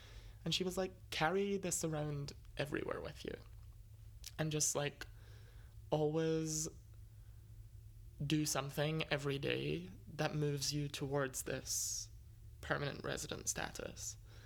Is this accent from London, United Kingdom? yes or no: no; Scotland, United Kingdom; I'm now at a point where most people know that I'm Scottish, but if I'm meeting someone for the first time, I use my American dialect